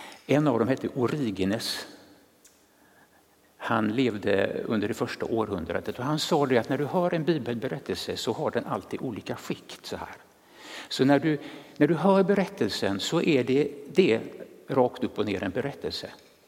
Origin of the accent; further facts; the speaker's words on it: Västra Götaland County, Sweden; Jag kommer ifrån det schartovanska Bohuslän där jag växte upp.